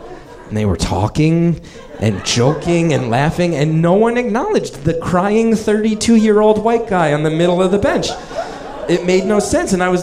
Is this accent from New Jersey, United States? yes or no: yes; New Jersey, United States; now in Brooklyn, United States; I grew up in New Jersey. I live in Brooklyn now, but I grew up in New Jersey.